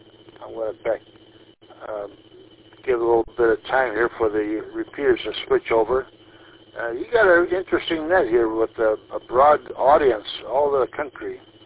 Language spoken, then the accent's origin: English; Michigan, United States; The other ham, he's from Florida, and I was from Michigan